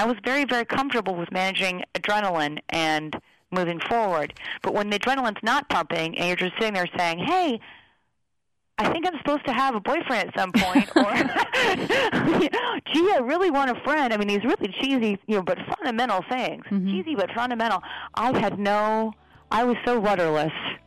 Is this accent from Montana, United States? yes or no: no; Alaska, United States; half the book talks about my growing up in Alaska and this sort of love letter to this childhood I had, this extraordinary childhood.